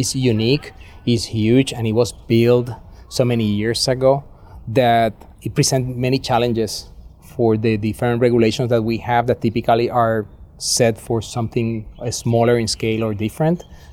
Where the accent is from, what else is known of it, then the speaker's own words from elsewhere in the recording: Puerto Rico; I am native from Puerto Rico. I have lived in the island for many years